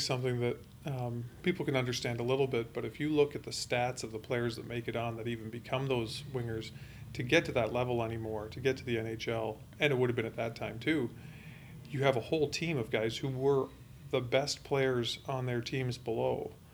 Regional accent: Ontario, Canada; I just have to ask this because I'm from Ontario.

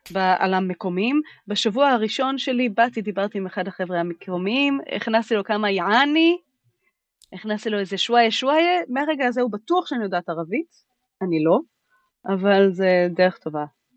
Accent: United Kingdom; כי אני בריטית, אבל אני כן יודעת צרפתית.

